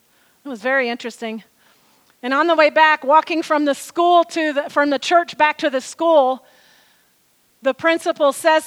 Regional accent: the South, United States; I grew up in the South. I don't ever remember seeing one Catholic church in the community where I lived, ever.

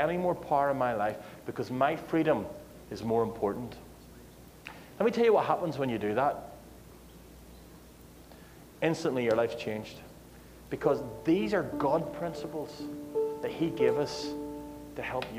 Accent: Ireland; I came from Ireland to get a little bit of a break in the sunshine.

